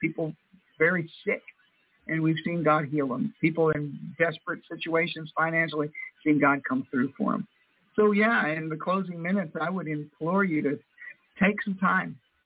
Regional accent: Vero Beach, Florida, United States; also born or lived in Fort Pierce; I am from Florida, though. I'm from Fort Pierce, Florida. That's where I was born, but I grew up in Vero Beach, Florida.

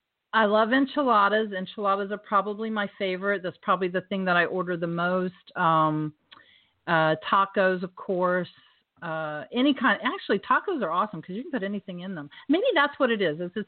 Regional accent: North Carolina, United States; I grew up in North Carolina.

